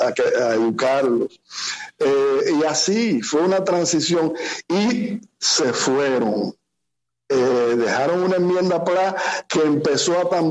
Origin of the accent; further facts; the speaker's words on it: Cuba; moved away; Yo aprendí música después que me fui de Cuba. Que los dominicanos me preguntaban, pero tú no conoces a … tú no conoces a … tú no conoces